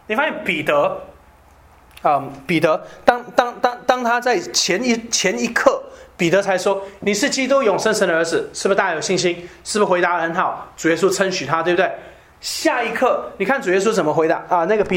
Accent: China; 祸福相依嘛，我们中国人成语讲祸福相依。

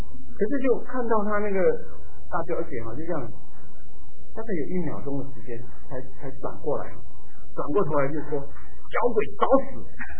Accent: southern Taiwan, Taiwan; 我是在台湾南部长大的哈，小的时候，那叫那边的比较淳朴，很多的邻舍啊，还有亲戚啊，都是很近

